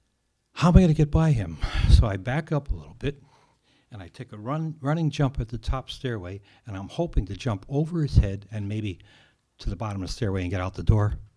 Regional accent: Philadelphia, Pennsylvania, United States; born there; although I was born in Philly

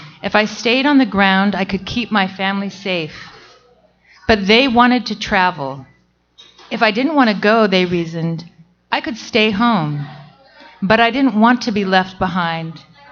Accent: Idaho, United States; While growing up in Idaho's panhandle, I lived a few blocks from our tiny airport and loved lying in the backyard, watching the planes zoom overhead.

